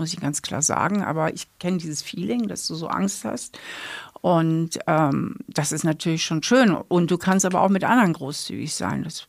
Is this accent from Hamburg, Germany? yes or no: yes; Hamburg, Germany; now in Trier, Germany; bin ja aber hier auch in Trier geblieben. Ich bin ja hier wahlbeheimatet. Ich komme ja eigentlich aus Hamburg und bin hier nach dem Studium geblieben und bin hier eigentlich ewig hängen geblieben.